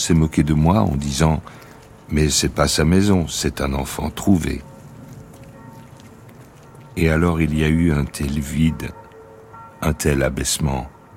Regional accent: Bourgogne-Franche-Comté, France; j'ai su très jeune que je n'étais pas français, que je n'appartenais pas au village. J'ai été élevé dans le Morvan.

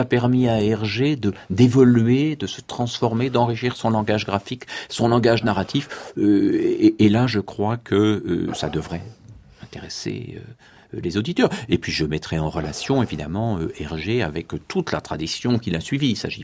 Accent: France; je l'évoquerai en tant que Français, nourri à la bande dessinée française et belge

